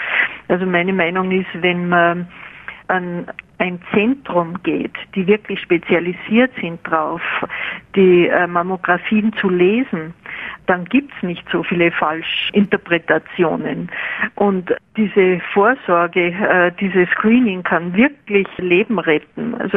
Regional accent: Fribourg, Switzerland; Ich komme aus dem Kanton Fribourg.

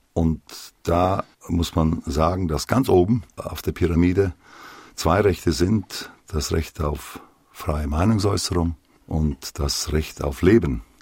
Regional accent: South Africa; also born or lived in Mozambique; ich bin in Südafrika und Portugiesisch-Ostafrika aufgewachsen und habe dort in Südafrika als 12-jähriger Bub die Apartheid erlebt. Und in Mosambik, wo meine Eltern wohnten, gab es die nicht. Aber in Südafrika, wo ich in die Schule ging.

